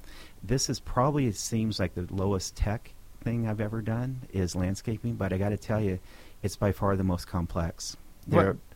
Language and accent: English; California, United States; now in Southern California, United States; because I had so many bad allergies growing up in Northern California.